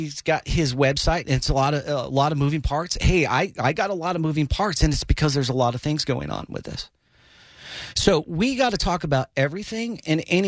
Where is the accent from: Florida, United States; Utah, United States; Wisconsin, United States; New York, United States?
Florida, United States; Oviedo; We're both from Oviedo.